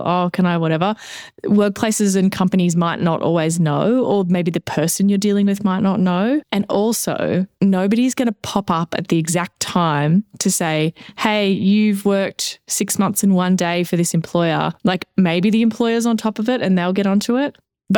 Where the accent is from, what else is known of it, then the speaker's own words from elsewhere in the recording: Australia; now in Canada; But I am also an Australian currently in Canada